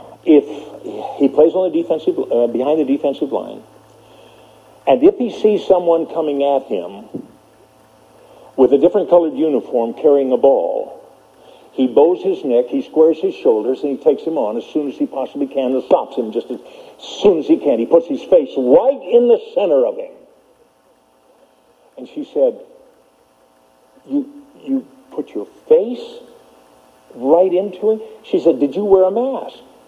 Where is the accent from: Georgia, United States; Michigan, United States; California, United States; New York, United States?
California, United States; Los Angeles; You know, I'm from West L.A. and a lot of things can happen in West L.A.